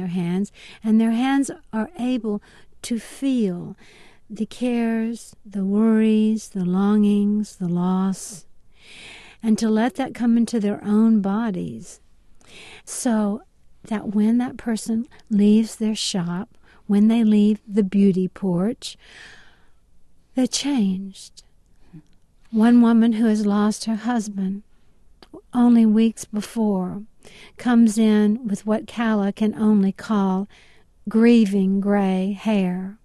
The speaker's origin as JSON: {"language": "English", "region": "Louisiana", "country": "United States", "tie": "born or raised there", "said": "I think everything I write comes from the fact that I'm a Louisiana girl."}